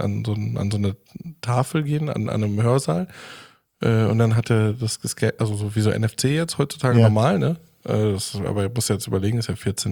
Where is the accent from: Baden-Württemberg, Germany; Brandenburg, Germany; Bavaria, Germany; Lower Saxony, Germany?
Brandenburg, Germany; Frankfurt; now in Cologne, Germany; Tatsächlich, also gebürtig, jetzt komme ich aus Frankfurt-Oder, Brandenburg, an der polnischen Grenze.